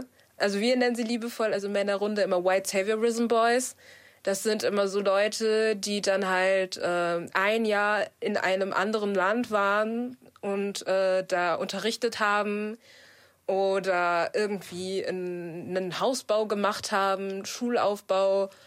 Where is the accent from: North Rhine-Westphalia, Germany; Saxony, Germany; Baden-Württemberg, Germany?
North Rhine-Westphalia, Germany; ich komme aus dem Ruhrgebiet.